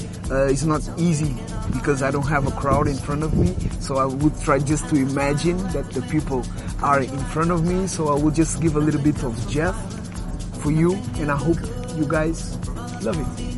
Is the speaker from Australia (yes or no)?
no; Lisbon, Portugal; born there; English is a second language; So, my dad is from Cabo Verde, my mom is from Angola, Luanda, and I born in Lisbon.